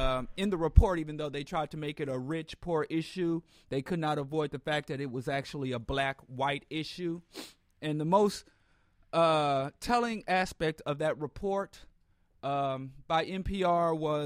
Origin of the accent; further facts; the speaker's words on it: Missouri, United States; I'm from Missouri. Or Missouri, depending on, you know, what part you're from. I'm from Missouri.